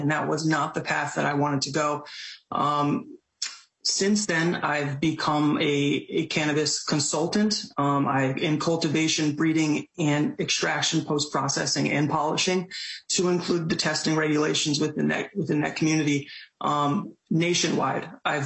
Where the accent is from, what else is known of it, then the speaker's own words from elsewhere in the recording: Minnesota, United States; And moved back to Minnesota specifically because of their medical cannabis program. It was my home state.